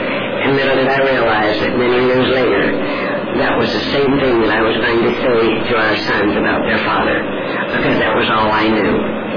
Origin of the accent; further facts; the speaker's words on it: Denver, Colorado, United States; And I grew up in Denver, and I grew up in a non-alcoholic home.